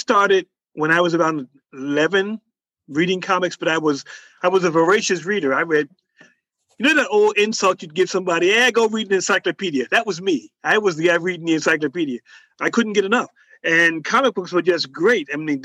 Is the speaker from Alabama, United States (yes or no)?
no; Philadelphia, Pennsylvania, United States; also born or lived in Massachusetts / Connecticut; Originally Philadelphia.